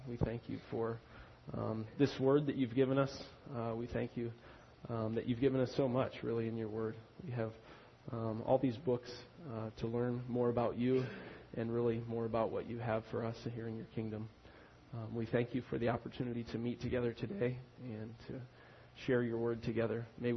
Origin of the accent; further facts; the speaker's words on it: Michigan, United States; I grew up in North Oakland County, and I thought I was a country boy. I graduated from Holly High School. We were a small school in Oakland County.